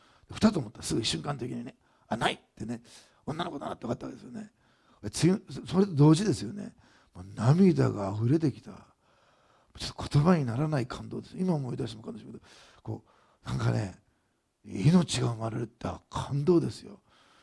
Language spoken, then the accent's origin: Japanese; Osaka, Japan; あの大阪生まれだから奈良と京都に神社や寺や三重の、神社とか、そのいろんなところに社会見学、遠足、修学旅行、全部そういうところです。昔の大阪の昔ね